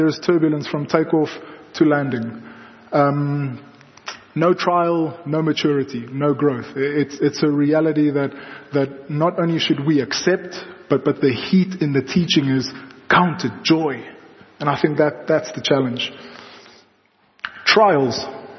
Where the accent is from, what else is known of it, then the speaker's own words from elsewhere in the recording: South Africa; accent: Afrikaans; first language Afrikaans; English is a second language; And so I'm Afrikaans, and I can speak Afrikaans very well, and after like 5 minutes, my Afrikaans accent comes back as well. So the first 5 minutes, I have this English accent.